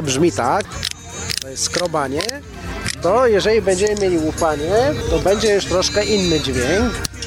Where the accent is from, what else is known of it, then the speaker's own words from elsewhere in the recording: Toruń, Kuyavian-Pomeranian Voivodeship, Poland; jestem bucznikiem z Torunia.